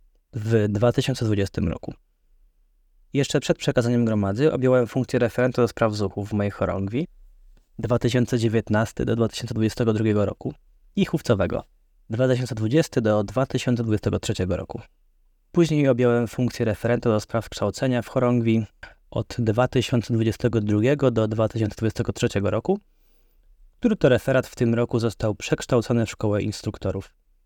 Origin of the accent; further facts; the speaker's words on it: Szczecin, West Pomeranian Voivodeship, Poland; moved away as an adult; now in Poznań, Poland; Pochodzę ze Szczecina, gdzie od 2016 roku prowadziłem gromadę zuchów. W 2019 roku napisałem maturę i zdecydowałem się na wyjazd do Poznania, by studiować architekturę na Politechnice Poznańskiej.